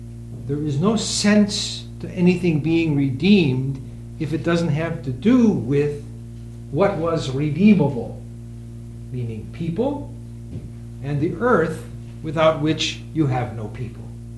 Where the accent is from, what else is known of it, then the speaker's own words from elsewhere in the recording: Chicago, Illinois, United States; I was a city slicker from way back. I'm still a Chicagoan at heart.